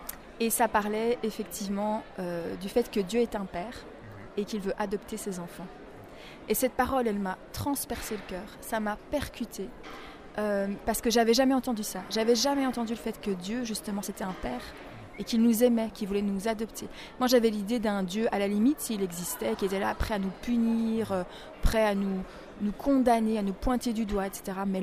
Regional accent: Brussels, Belgium; je viens de Belgique, donc je suis née à Bruxelles. Et mes parents, c'était des athées, mais convaincus, pratiquants.

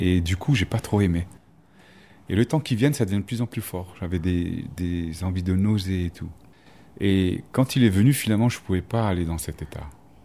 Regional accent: Strasbourg, Grand Est, France; Et j'ai grandi à Strasbourg. Mon enfance était très bien passée.

